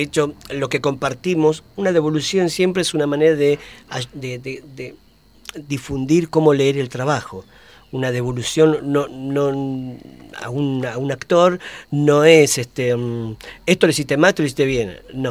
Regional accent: Argentina; yo soy argentino, pero mis viejos son bolivianos

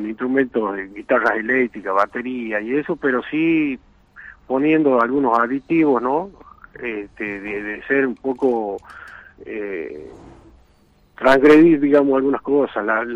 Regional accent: Tucumán, Argentina; Yo he comenzado con la música acá en mi pueblo

